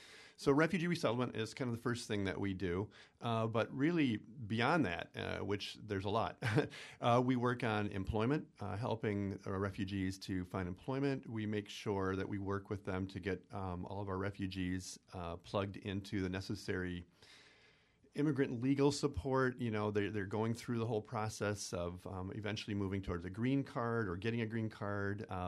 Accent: Stevens Point, Wisconsin, United States; we got a few people who grew up in Wausau. I'm from Point. We got a person from Marathon City, big old Marathon. Mm-hmm. You know, we're locals

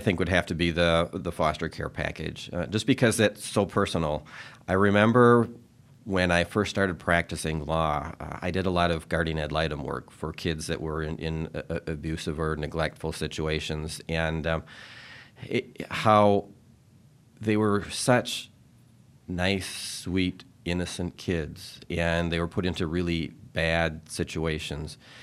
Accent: La Crosse, Wisconsin, United States; also born or lived in Onalaska; Sure. I grew up in La Crosse County, grew up first on the north side of La Crosse, moved up to Onalaska when I was in fifth grade. This is my home. This is my community.

